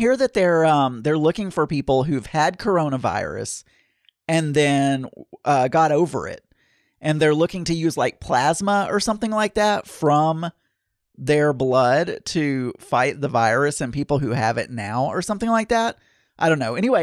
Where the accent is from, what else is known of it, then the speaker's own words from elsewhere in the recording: the South, United States; I was raised in the South where guns are a big deal